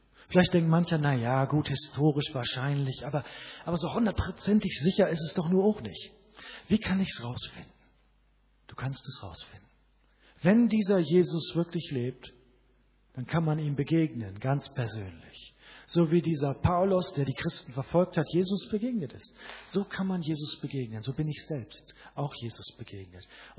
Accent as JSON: {"language": "German", "region": "Bremen", "country": "Germany", "said": "Wir waren unterwegs von Bremen, wo ich herkomme, nach Hamburg."}